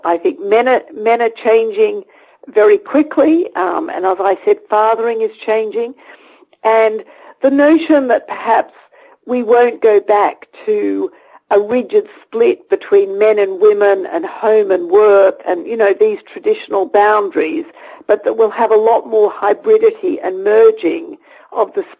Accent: Australia; people joke about the fact that I'm Australian and hedonistic and used to spend my summers surfing on beaches

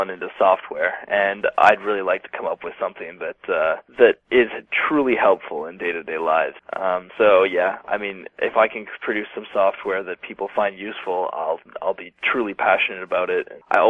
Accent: Ottawa, Ontario, Canada; I'm from Ottawa

